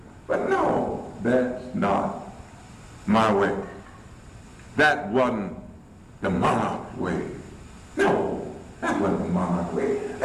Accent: United States; I am an American. And don't you forget it. I just happen to be a black American, but I'm an American just like you.

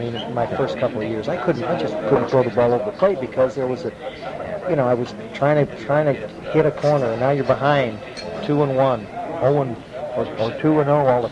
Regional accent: California, United States; I grew up in Southern California, so I'm thinking mules and horses and cows and stuff like that.

